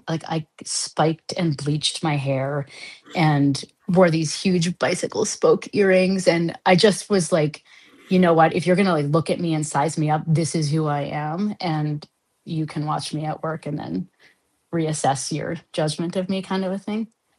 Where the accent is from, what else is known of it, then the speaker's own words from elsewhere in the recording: Boston, Massachusetts, United States; moved away as an adult; now in Canada; I'm not originally Canadian. I'm from Boston and from the States, and I moved here for my postdoc, and I'm a Canadian citizen now.